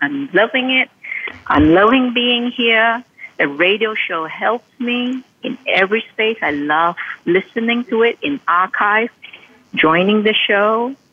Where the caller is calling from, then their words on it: Sydney, New South Wales, Australia; I'm calling from Sydney, Australia.